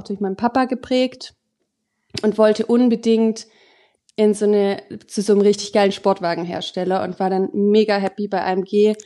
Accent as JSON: {"language": "German", "region": "Baden-Württemberg", "country": "Germany", "tie": "born or raised there", "said": "ich komme ja aus dem Schwabenländle, also in der Nähe von Stuttgart aufgewachsen"}